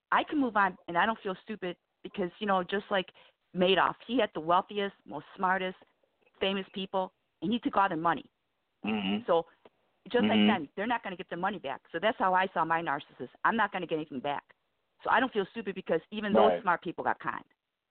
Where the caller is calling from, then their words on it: Illinois, United States; Illinois.